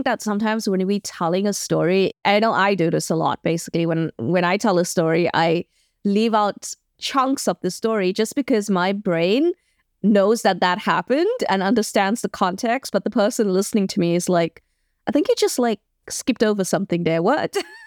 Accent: United States; Growing up in America, clearly I went home with some kind of expectation of how like the grieving process would look

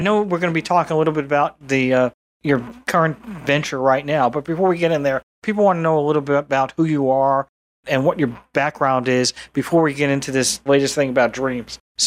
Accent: New York, United States; I'm a New Yorker. I have a lot of sarcasm in me.

